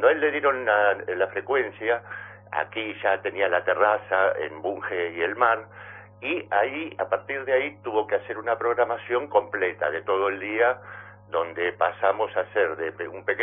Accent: La Plata, Buenos Aires Province, Argentina; now in Pinamar, Argentina; Yo soy de La Plata original, pero hace 30 años

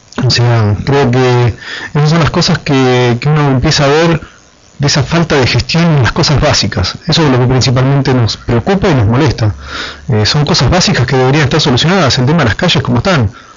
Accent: Pinamar, Buenos Aires Province, Argentina; cuando fui a estudiar a Buenos Aires y demás, y decía, sí, yo soy de Pinamar

